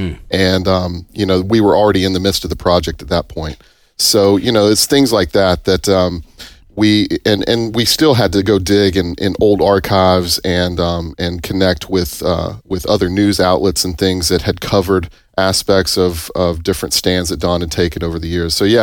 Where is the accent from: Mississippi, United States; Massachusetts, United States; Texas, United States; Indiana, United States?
Mississippi, United States; Tupelo; I grew up here in Tupelo, and my parents were supporters of the ministry.